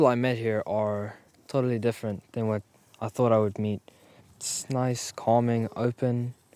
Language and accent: English; South Africa; now in United Kingdom; No, I am from South Africa.